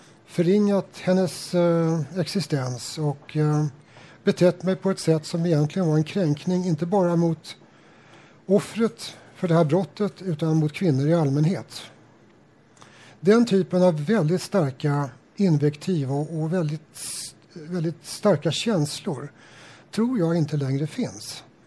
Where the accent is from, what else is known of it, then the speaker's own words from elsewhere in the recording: Stockholm, Stockholm County, Sweden; Uppsala representerar motsatsen till min hemstad Stockholm